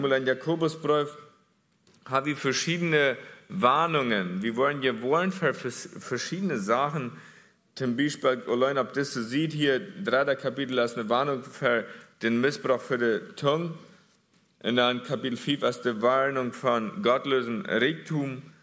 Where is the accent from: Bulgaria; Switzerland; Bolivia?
Bolivia; German is a second language; weil wir wollen, wo damit diese Frühstall bei uns in Bolivia, viele von den sind von dort hier, vielleicht sogar der Halft, weiß ich nicht.